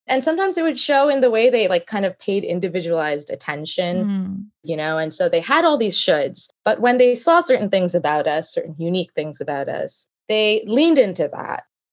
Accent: Canada; also born or lived in United States; So I was until recently based in the US. Hmm. I grew up in Canada, went to undergrad in Toronto and went to law school and then worked for quite a few years in the States, mainly on the East Coast, and then returned back

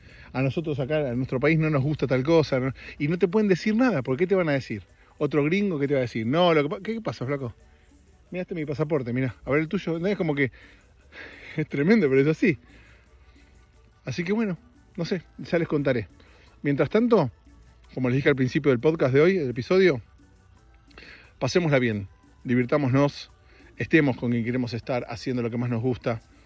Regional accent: Argentina; yo soy de Argentina

